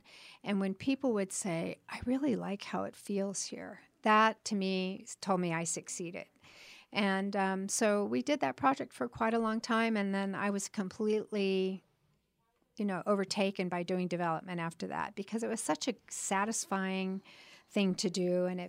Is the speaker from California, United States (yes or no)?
yes; California, United States; now in Tucson, United States; Well, I actually moved here in 1985, and I'm from Southern California